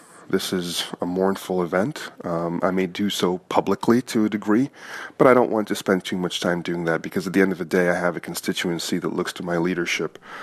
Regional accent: United States; And not just as a Muslim, but as an American.

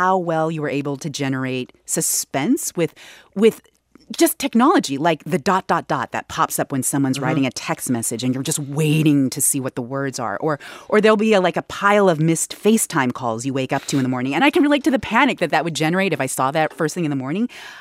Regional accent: California, United States; That describes who I am. I grew up in Silicon Valley.

